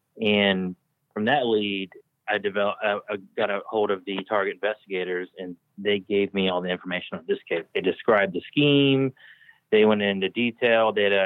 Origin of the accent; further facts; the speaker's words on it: Thomaston, Georgia, United States; also born or lived in Macon / Columbia, South Carolina; I grew up in Georgia. I was born in Macon. I grew up in a small town called Thomaston, Georgia. I went through school, and then at some point during high school, we moved to Columbia, South Carolina.